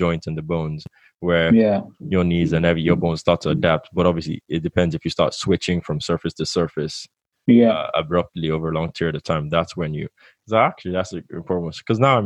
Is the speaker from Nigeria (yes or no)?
yes; Nigeria; Because when I grew up in Nigeria, most of the time you're either running in a field